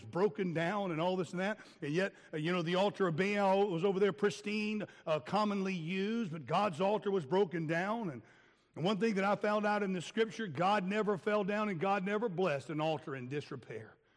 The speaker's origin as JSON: {"language": "English", "region": "Florida", "country": "United States", "tie": "born or raised there", "said": "We used to chase them around when I was a kid growing up in Florida"}